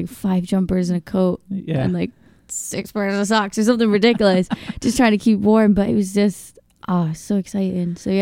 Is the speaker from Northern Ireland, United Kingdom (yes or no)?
yes; Northern Ireland, United Kingdom; County Tyrone, but it's like, I live just literal